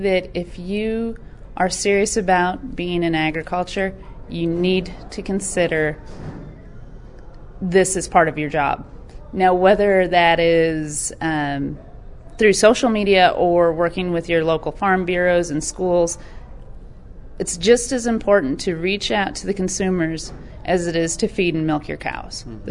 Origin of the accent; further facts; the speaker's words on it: Madison, Wisconsin, United States; I grew up in Madison, not a farm girl, married the son of a dairyman